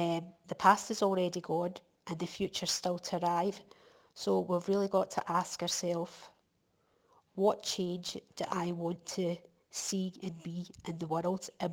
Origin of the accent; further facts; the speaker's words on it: Glasgow, Scotland, United Kingdom; Born and brought up in Glasgow, to an Italian dad. A Glaswegian mum.